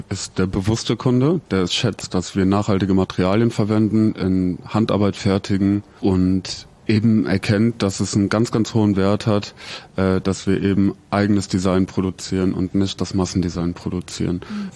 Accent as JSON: {"language": "German", "town": "Cologne", "region": "North Rhine-Westphalia", "country": "Germany", "moved": "yes", "lives_now": "Zurich, Switzerland", "said": "Natürlich ist es als Kölner schwierig, aus Köln wegzuziehen. Das ist eine lebenswerte Stadt."}